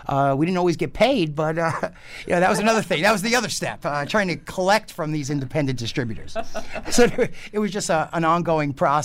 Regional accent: Jackson Heights, New York, United States; brought back so many memories of growing up in Jackson Heights

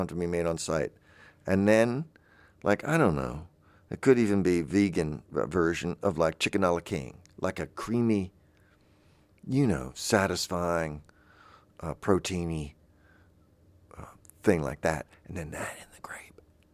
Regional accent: the South, United States; You know, I'm from the South, but she was not.

